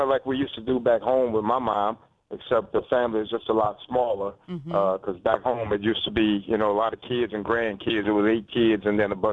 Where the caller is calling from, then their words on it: Frisco, Texas, United States; Right now I'm calling from Frisco, Texas, which is home for me now.